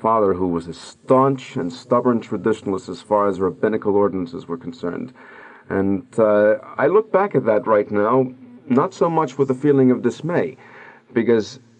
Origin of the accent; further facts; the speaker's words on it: Washington, District of Columbia, United States; I was taught as a child growing up in Washington, D.C., in the shadow of the United States Capitol building, as a matter of fact.